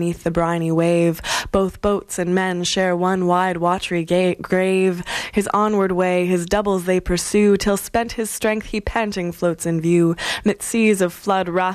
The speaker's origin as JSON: {"language": "English", "country": "Canada", "said": "we are Canadian and we are kind of obsessed with our wilderness and our world, our natural world."}